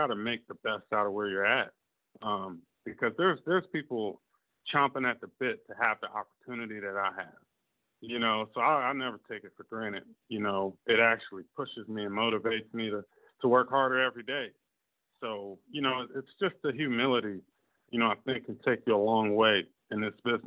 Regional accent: Virginia, United States; born there; You know, I'm from, I was born in Virginia. You know, my mom lives in Maryland now.

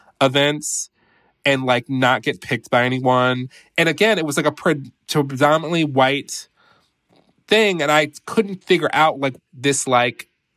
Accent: Detroit, Michigan, United States; So, you know, as I mentioned before, I'm from Detroit, and I actually came of age in the mid to late 90s as a gay teenager

